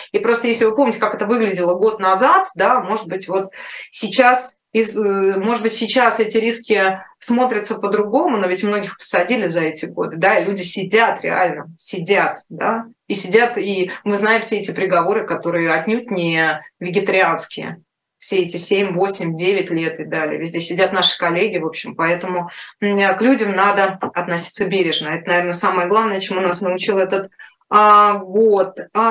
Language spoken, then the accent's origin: Russian; Moscow, Russia; С удовольствием, это мой родной город.